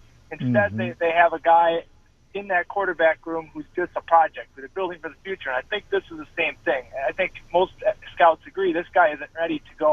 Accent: Wisconsin, United States; You're a hero to me growing up in Wisconsin in the 90s.

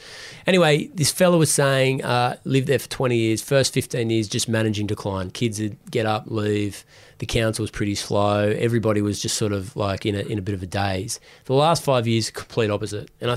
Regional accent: Sydney, New South Wales, Australia; and I grew up in Penshurst, which is in St. George, like next door to where we live now, but separated by a million miles.

